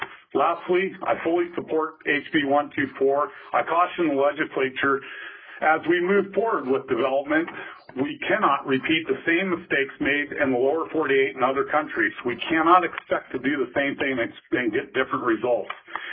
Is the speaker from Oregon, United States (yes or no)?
no; Fairbanks, Alaska, United States; now in Kodiak, United States; I grew up in Fairbanks, so I've lived in Kodiak for the last 39 years.